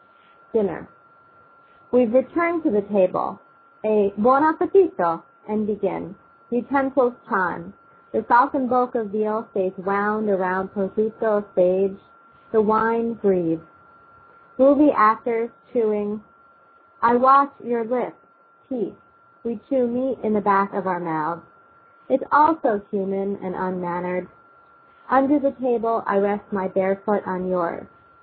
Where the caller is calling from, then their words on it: Chicago, Illinois, United States; I'm actually calling from Chicago via the internet.